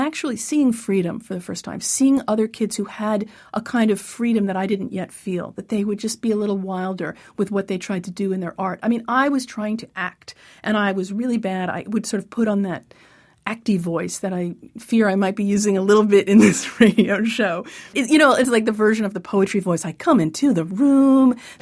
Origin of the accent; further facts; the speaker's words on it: Syosset, New York, United States; I grew up on Long Island in Syosset, and otherwise known by its Native American name, Exit 43.